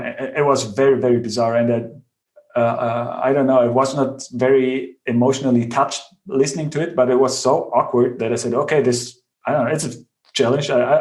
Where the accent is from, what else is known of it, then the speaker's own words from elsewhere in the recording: Bavaria, Germany; English is a second language; I grew up in Bavaria on the countryside